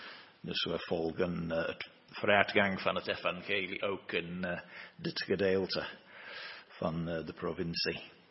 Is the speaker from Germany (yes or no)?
no; United Kingdom; Dutch is a second language; now in Belgium; ik ben niet vanuit België afkomstig. Ik ben afkomstig uit Groot-Brittannië, maar ik woon wel in België sinds 1995, dus 28 jaar intussen.